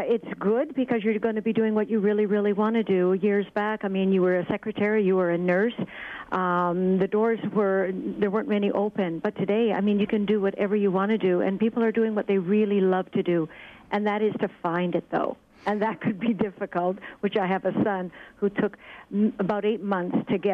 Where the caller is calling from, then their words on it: Montreal, Quebec, Canada; Montreal.